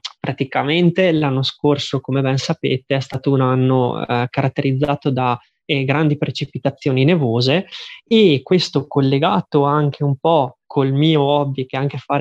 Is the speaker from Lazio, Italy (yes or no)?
no; Asiago, Veneto, Italy; io sono di Asiago e quindi ho sempre vissuto in montagna fin da bambino